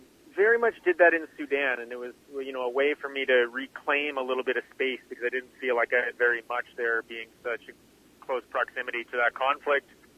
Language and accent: English; Edmonton, Alberta, Canada; now in Toronto, Canada; I was born in Edmonton, Alberta, in the Misericordia Hospital. And lived just outside of Edmonton for most of my life.